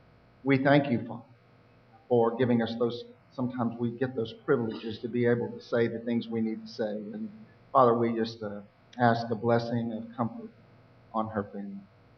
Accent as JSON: {"language": "English", "town": "Texas City", "region": "Texas", "country": "United States", "tie": "born or raised there", "said": "I grew up in Texas City, which is right beside Galveston, and most people drive by Texas City and they go, there's refineries, but they don't even know that people live there."}